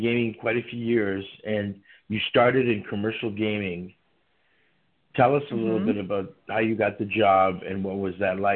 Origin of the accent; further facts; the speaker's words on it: Toronto, Ontario, Canada; Well, I'm from Toronto, so I know what you're talking about.